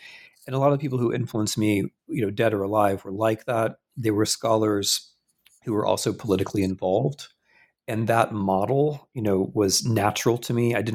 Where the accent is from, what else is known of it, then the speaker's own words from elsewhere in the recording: Midwest, United States; also born or lived in Providence, United States; I was basically propelled from the Midwest into Eastern Europe. Like there was a kind of, there was a jumping off point, which was Providence, Rhode Island and Brown University